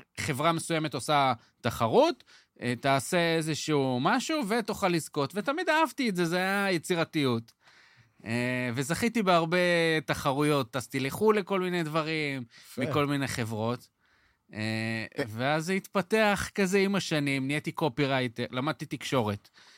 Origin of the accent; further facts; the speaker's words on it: Kiryat Ata, Haifa District, Israel; אני מקריית אתא במקור, גדלתי שם.